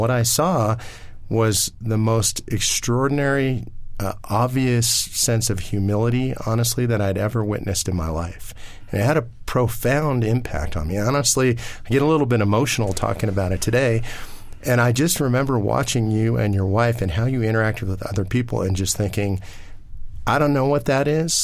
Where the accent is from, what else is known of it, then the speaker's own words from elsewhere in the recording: Los Angeles, California, United States; I was raised in Los Angeles as a secular Jew.